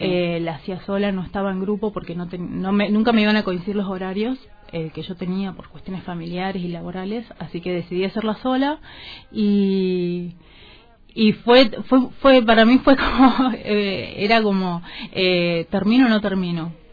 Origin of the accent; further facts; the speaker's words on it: Chaco, Argentina; Cuando terminé, me fui a estudiar un año en al Chaco, porque soy oriunda del Chaco.